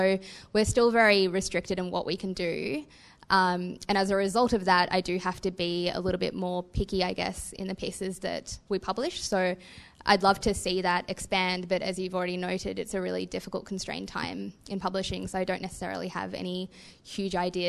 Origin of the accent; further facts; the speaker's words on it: Canberra, Australian Capital Territory, Australia; So I'm from Canberra.